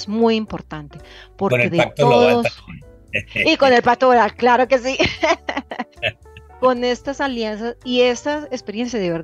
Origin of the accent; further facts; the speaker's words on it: Colombia; que nos sintamos orgullosos como colombianos